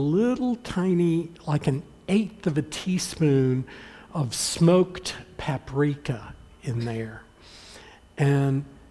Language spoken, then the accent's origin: English; Atlanta, Georgia, United States; I'm from the South, from Georgia. I grew up in Atlanta.